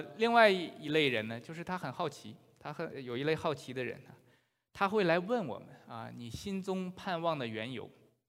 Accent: China; moved away; 我和我太太都是从大陆过来的

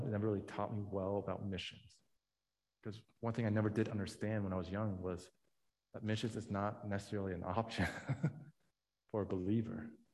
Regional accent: United States; But no, I loved being an American. I loved being American. I loved speaking English.

